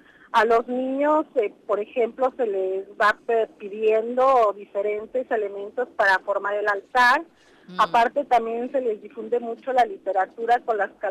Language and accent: Spanish; Aguascalientes, Mexico; Soy de Aguascalientes, le llaman el corazón de México. Es una provincia pequeña, pero muy industrializada.